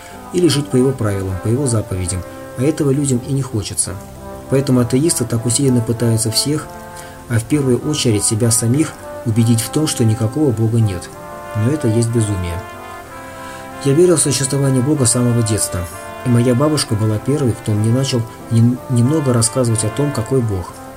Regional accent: Moscow, Russia; Я родился 21 марта в далеком 1985 году, также в городе Москве, то есть Москва является моим родным городом.

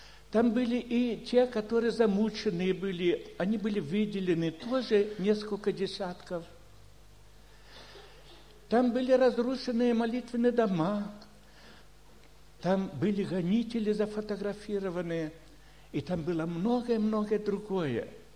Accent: Karaganda, Karaganda Region, Kazakhstan; я сам из Караганды

